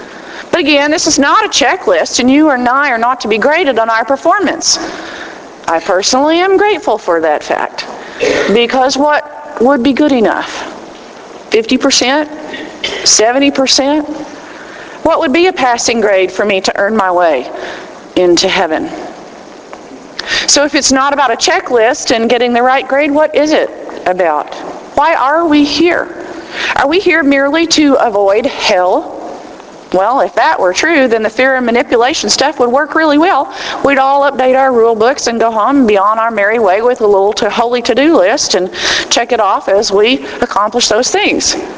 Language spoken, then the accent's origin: English; Texas, United States; as a Texan born and raised who was exiled for a while but came back, I miss the Southwest Conference.